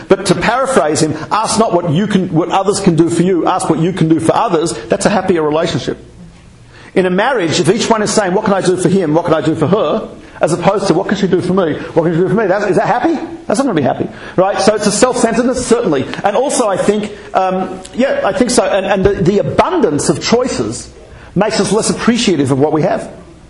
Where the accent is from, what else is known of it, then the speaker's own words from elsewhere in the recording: Australia; So I'm Australian.